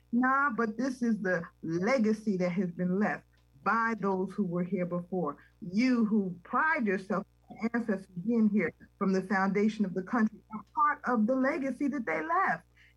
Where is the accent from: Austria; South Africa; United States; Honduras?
Austria; I grew up in Austria after World War II.